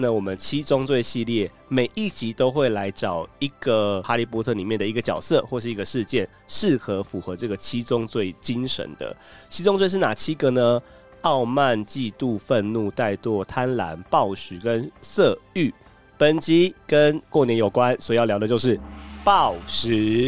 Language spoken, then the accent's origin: Chinese; Kaohsiung, Taiwan; now in Taipei, Taiwan; 你们不知道我来自高雄吗？